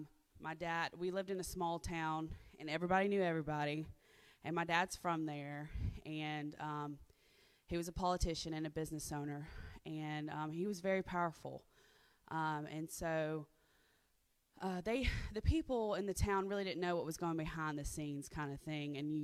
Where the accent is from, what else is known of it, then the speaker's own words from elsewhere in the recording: Florida, United States; also born or lived in Dothan, Alabama; I was born in Dothan, but I was raised in Florida.